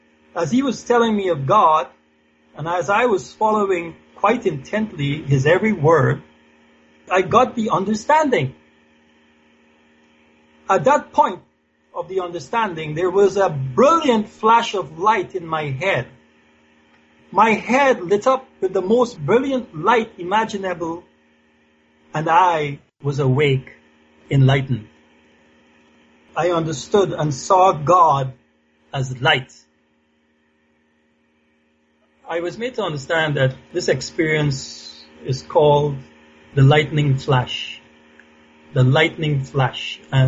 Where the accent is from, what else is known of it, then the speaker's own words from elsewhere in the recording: Guyana; moved away; I'm from Guyana, formerly British Guyana in South America. I was born to my parents, Gladstone and Enid … in 1955. I grew up there in relative freedom